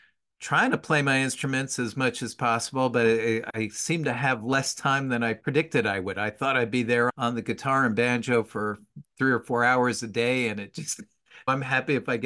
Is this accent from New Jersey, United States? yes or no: yes; New Jersey, United States; also born or lived in England; I love to say that I grew up in God's country. and that was New Jersey. And I did spend a couple of years in England as well when I was a kid. My mom's British.